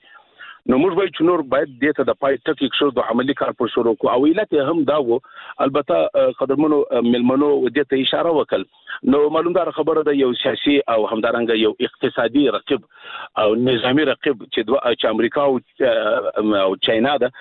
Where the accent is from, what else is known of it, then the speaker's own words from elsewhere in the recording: Afghanistan; موږ ورته متعهد پاتې یو، موږ افغانان یو